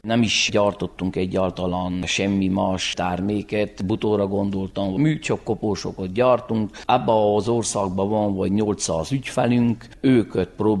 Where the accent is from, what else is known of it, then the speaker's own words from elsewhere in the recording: Lisnău, Covasna, Romania; Lisznyóból vagyok